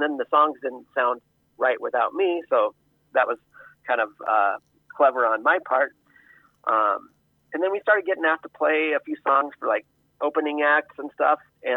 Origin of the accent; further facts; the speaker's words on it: Greenfield, Iowa, United States; No, I grew up in the Greenfield area, and I graduated from high school in 1981. And then I also lived in Atlantic for a while.